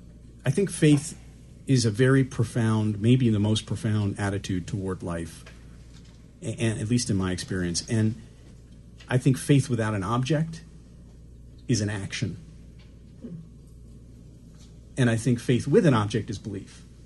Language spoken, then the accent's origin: English; Milwaukee, Wisconsin, United States; me growing up in Milwaukee as the only sort of, you know, Pakistani and really Indian subcontinent on that side of town for a while